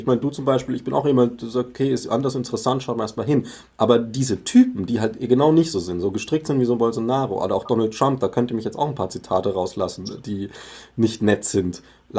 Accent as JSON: {"language": "German", "region": "Bavaria", "country": "Germany", "said": "Ich komme aus Bayern, klar"}